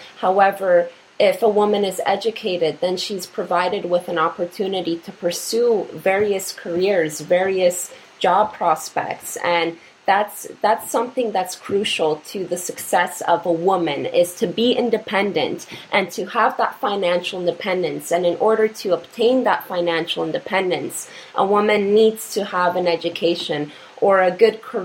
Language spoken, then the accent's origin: English; Canada; born there; I was born in Canada. However, my background is Polish. Both of my parents came from Poland and were immigrants here.